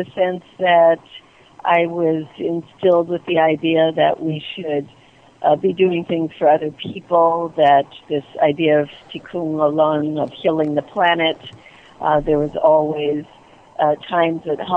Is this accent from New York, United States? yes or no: yes; New York, United States; I grew up in Shreveport on Long Island, and during the time I was growing up, I was influenced by two things that were happening.